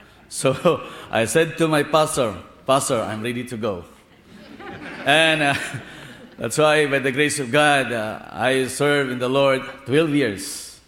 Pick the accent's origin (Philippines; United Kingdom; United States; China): Philippines; Zamboanga Peninsula; from Mindanao, Philippines, part of Zamboanga del Norte.